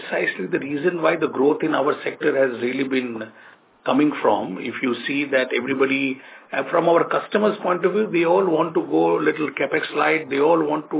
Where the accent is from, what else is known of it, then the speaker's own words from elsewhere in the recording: India; as an Indian mindset, we always had a mindset of owning our own offices